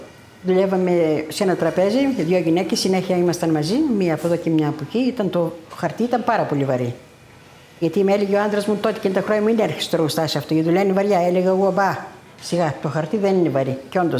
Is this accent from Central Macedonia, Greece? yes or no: no; Nea Vyssa, East Macedonia and Thrace, Greece; Γεννήθηκα στη Νέα Βίσα το 1949. Φίτησα εδώ στο σχολείο στο δημοτικό.